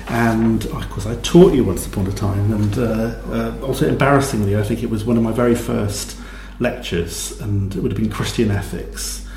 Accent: Cardiff, Wales, United Kingdom; Because I was from Cardiff, from South Wales.

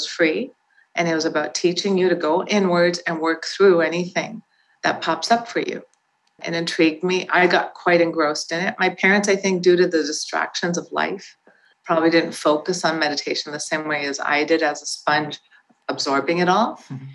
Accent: Toronto, Ontario, Canada; I'm born and raised in Toronto, Ontario. I'm born to immigrant parents who came here from India.

